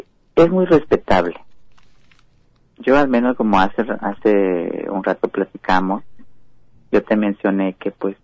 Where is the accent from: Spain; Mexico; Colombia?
Mexico; Oaxaca; somos mushes, pero o sea, los que somos en el Istmo. Sí, los que nacimos ahí o tenemos ¿no? Hemos vivido ahí y ya adoptamos esa característica muy particular de ser mushe.